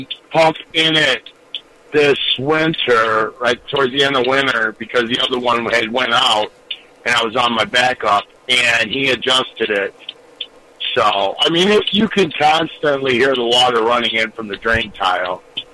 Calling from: Lake in the Hills, Illinois, United States; from Lake in the Hills.

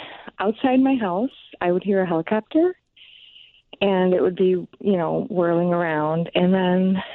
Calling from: Oakland, California, United States; I'm calling from Oakland.

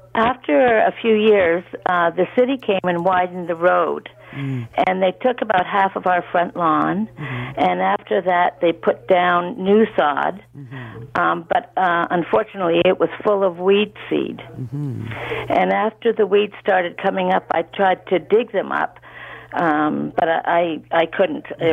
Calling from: Pickering, Ontario, Canada; I'm from Pickering, and I'm a senior.

